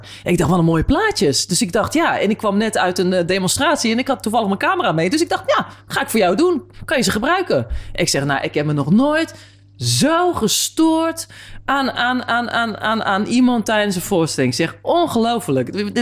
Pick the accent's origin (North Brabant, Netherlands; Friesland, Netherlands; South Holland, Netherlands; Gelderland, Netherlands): South Holland, Netherlands; Gouda; En, en ik kom uit Gouda